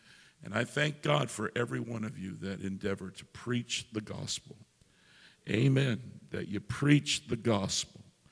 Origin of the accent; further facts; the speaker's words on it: Ohio, United States; I'm originally from Ohio.